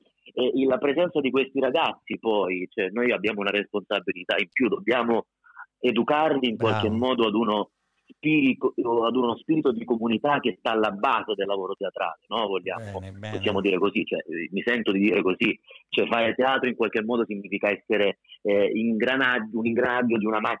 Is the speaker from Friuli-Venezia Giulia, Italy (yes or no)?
no; Lecce, Apulia, Italy; Tra l'altro sono anche pugliese, sono lecce